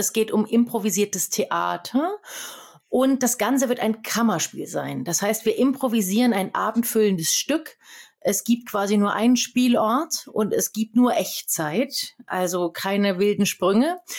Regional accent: Thuringia, Germany; born or raised there

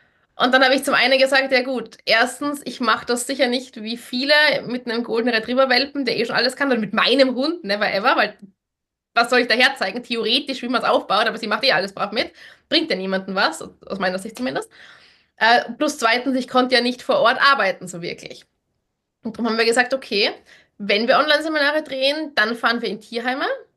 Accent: Austria; Ich bin aus Österreich ursprünglich.

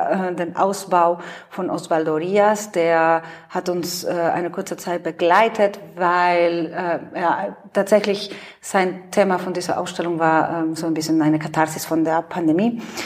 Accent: Monterrey, Nuevo León, Mexico; now in Cologne, Germany; komme ursprünglich aus Mexiko. Meine Heimatstadt heißt Monterrey. Ich komme nicht aus Mexiko-Stadt, wie alle anderen. Und bin ansässig in Köln schon seit sehr langer Zeit.

